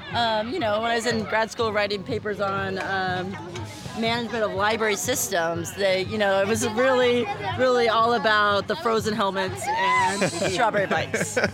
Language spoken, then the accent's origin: English; California, United States; The strawberries remind me of growing up in Southern California.